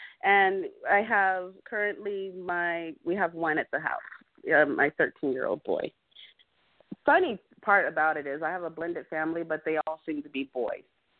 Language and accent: English; California, United States; moved away as an adult; now in Scottsdale, United States; I was actually born in the Midwest. I was raised in California, and I love California. I'm from that Bay Area, San Francisco, Oakland area. And after I finished school at age 18, 19, I wanted to travel.